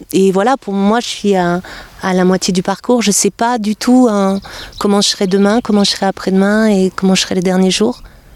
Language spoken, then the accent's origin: French; Toulouse, Occitanie, France; je viens de Toulouse, j'ai 58 ans